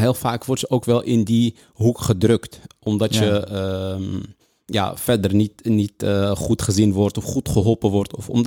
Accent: Amsterdam, North Holland, Netherlands; Nou, ik kom zelf uit Amsterdam en destijds Amsterdam-West.

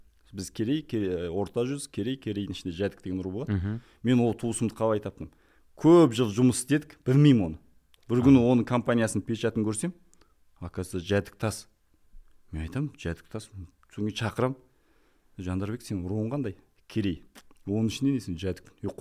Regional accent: Mongolia; moved away as an adult; now in Kazakhstan; И мен 82 жылы Монголияда тудым. Сол жерде орта мектепті бітірдім, и сол жерде университет оқыдым Монголияда.

